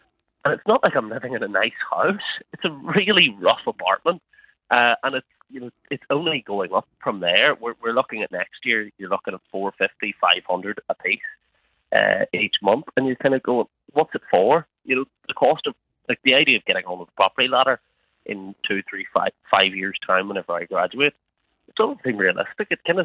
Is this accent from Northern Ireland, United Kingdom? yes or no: yes; Northern Ireland, United Kingdom; I come from South Armagh, so kind of anybody who didn't really go to university, up until about 25, plus sometimes later, usually do live at home.